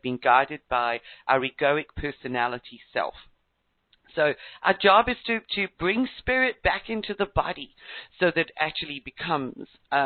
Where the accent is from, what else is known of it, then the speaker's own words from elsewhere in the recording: South Africa; also born or lived in England; I was born in England, grew up in South Africa, and I was told I had to return to England.